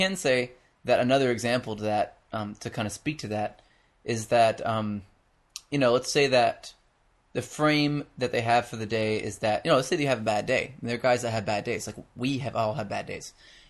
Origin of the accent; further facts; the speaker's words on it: the South, United States; And of course, in the South where I was, nobody knew the difference. So I'm from the South, so I guess I can say that, but nobody knew the difference.